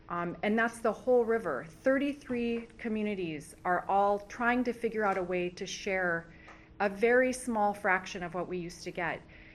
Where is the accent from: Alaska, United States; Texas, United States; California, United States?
Alaska, United States; Bethel; I'm from Bethel. I'm a member of the Utsararmiut Native Council.